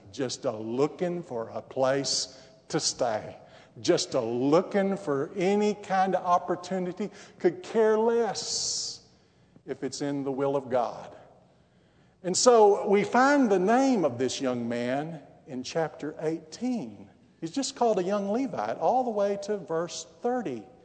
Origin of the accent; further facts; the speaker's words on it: Texas, United States; When I was growing up in Texas, they taught all the school children there a song about the boll weevil.